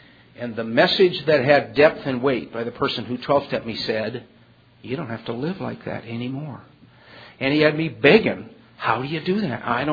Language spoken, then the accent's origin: English; Minneapolis, Minnesota, United States; Minneapolis, which is where I'm from.